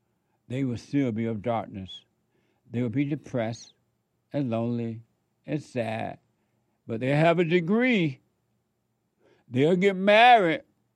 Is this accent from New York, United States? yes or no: no; Alabama, United States; I remember as a kid growing up in Alabama, because we didn't have street lights, right?